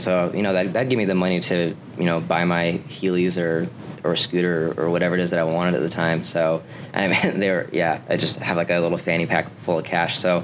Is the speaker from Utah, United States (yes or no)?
yes; Utah, United States; also born or lived in Detroit; So, I've pretty much been in Utah my whole life. I was born in Detroit, but I've lived here since I was like 3 years old or something like that.